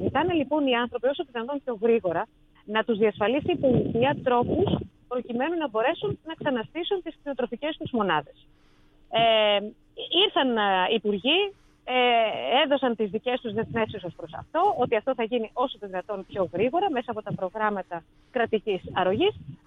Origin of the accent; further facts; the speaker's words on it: Polyanthos, East Macedonia and Thrace, Greece; ο οικισμός, το χωριό μου είναι ο Πολύανθος, όπου σταμάτησε η φωτιά λοιπόν στο ποτάμι.